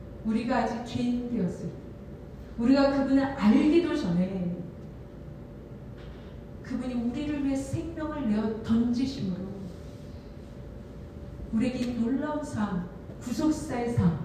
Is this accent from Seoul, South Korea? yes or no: yes; Seoul, South Korea; born there; 저는 서울 출생이라 시골 환경 잘 모르는데요.